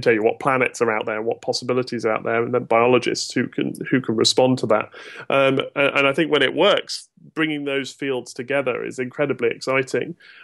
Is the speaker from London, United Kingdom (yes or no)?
no; South West England, United Kingdom; now in Oxford, United Kingdom; I grew up in Devon, which is full of good folk music, and I now live in Oxford